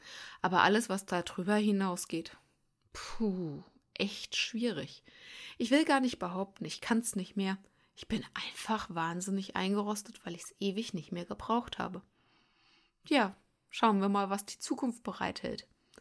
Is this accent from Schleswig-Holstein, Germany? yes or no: no; Darmstadt, Hesse, Germany; Ich komme eigentlich aus Hessen und bin in Darmstadt geboren.